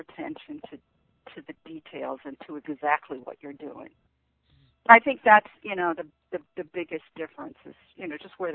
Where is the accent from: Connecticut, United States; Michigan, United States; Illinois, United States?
Connecticut, United States; moved away as an adult; now in Virginia, United States; So since I moved here to Virginia in the last 10 years, I stopped teaching. But mm-hmm. in my home state of Connecticut, I taught creative dance for many years and modern dance.